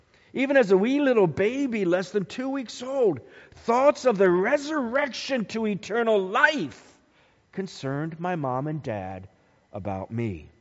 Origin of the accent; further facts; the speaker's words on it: Decorah, Iowa, United States; born there; I was born in Decorah as my mom and dad had gone home to Decorah to help